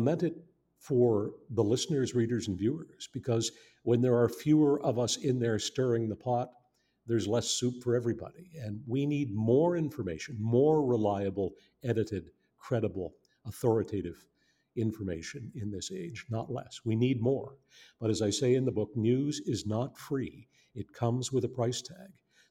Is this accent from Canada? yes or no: yes; Saint John, New Brunswick, Canada; And Ian was raised in Sackville, New Brunswick. I was raised in St. John.